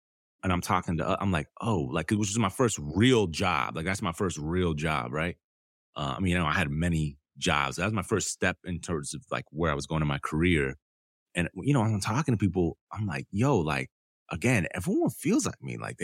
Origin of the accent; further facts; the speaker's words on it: Detroit, Michigan, United States; My grandma was from Detroit. I grew up in Detroit, East State Fair Road.